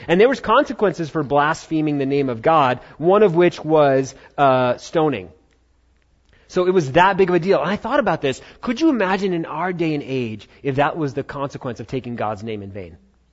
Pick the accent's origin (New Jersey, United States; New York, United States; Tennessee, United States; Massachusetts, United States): New York, United States; Queens; born there; I grew up in a Christian home, and but at the same time, I was born in Queens, New York, so it's not like, you know, oh, my virgin ears, like I've never heard anybody cuss.